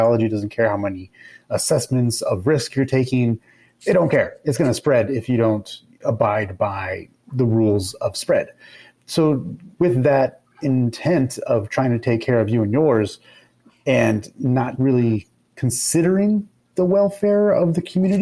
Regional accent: Covina, California, United States; in Covina, where my hometown, there's a downtown Covina

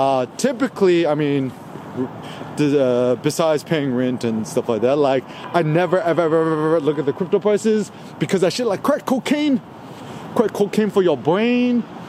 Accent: New York, United States; my friends growing up in Bayside, Queens, Flushing, bunch of Jewish friends.

